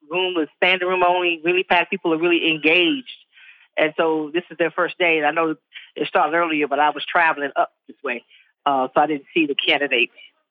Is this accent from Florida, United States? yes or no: yes; Florida, United States; also born or lived in Georgia; now in Washington, D.C. area, United States; I'm a daughter of the South. You know, I grew up in Florida, spent 20 years in Georgia, now D.C. area.